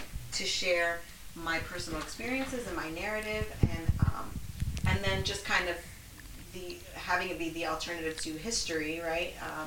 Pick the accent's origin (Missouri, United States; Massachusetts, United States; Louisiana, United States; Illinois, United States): Illinois, United States; Chicago; So I grew up near Logan Square.